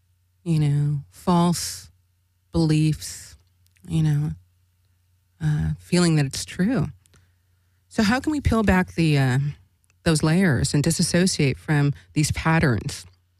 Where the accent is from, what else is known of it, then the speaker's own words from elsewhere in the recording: Los Angeles, California, United States; born there; I was born in East LA.